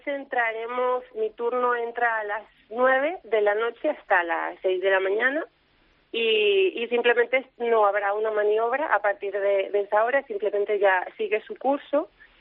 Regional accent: Canary Islands, Spain; De Canarias, Gran Canaria.

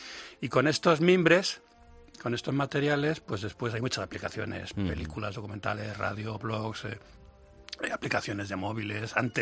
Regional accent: Madrid, Community of Madrid, Spain; yo soy de Madrid, viví en Madrid, aunque ahora hace ya mucho que vivo fuera, pero yo soy de aquí, de San Blas, vaya, ¿no? De un barrio de Madrid, donde la naturaleza no se puede ni concebir

